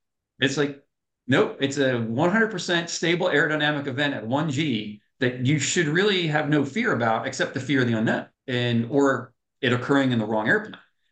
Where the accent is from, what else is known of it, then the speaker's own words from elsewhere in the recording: New Jersey, United States; We're also all from New Jersey.